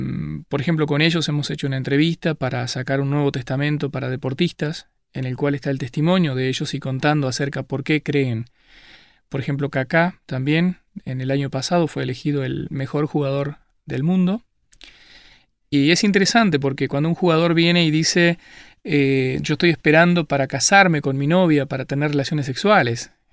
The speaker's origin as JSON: {"language": "Spanish", "country": "Uruguay", "lives_now": "Germany", "said": "soy de aquí, soy de estas tierras, soy uruguayo. Y bueno, hace 4 años que estamos trabajando en Alemania."}